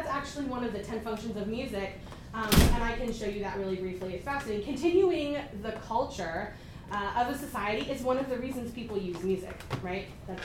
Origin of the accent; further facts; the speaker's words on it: Virginia, United States; And I'm from Virginia, and we're super friendly in Virginia.